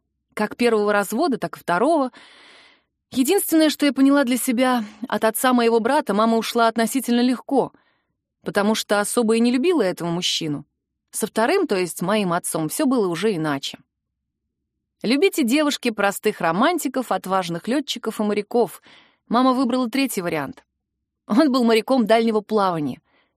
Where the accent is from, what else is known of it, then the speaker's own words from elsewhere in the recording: Blagoveshchensk, Amur Oblast, Russia; born there; Я родилась в Благовещенске. Мой родной город находится в одной из самых дальних точек нашей необъятной страны.